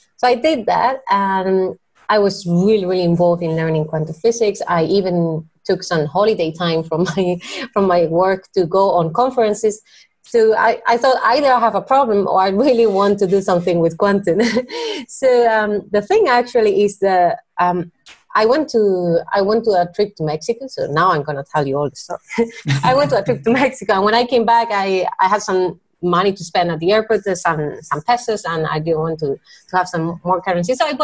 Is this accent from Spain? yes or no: yes; Spain; now in Germany; I ended up working as an engineer for Airbus in Germany. I'm originally from Spain.